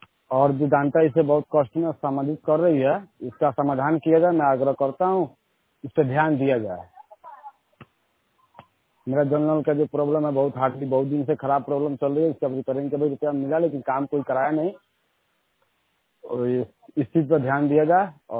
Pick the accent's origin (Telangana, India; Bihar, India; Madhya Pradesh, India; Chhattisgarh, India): Bihar, India; ग्राम मधुरी, थाना पुरुषोत्तमपुर, जिला पश्चिम चंपारण, बिहार का रहने वाला हूँ। और मेरा गांव का वार्ड नंबर 11 है